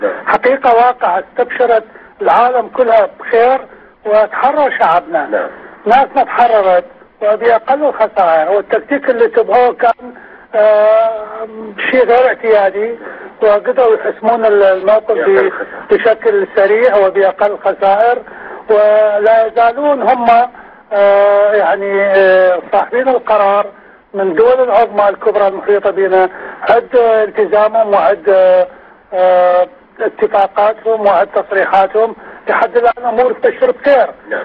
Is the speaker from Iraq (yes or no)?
yes; Iraq; now in United States; فاحنا صح عراقيين امريكان، لكن احنا لصيقين بالبلد من يوم فرضت علينا الهزيمه والهجره وجينا هنا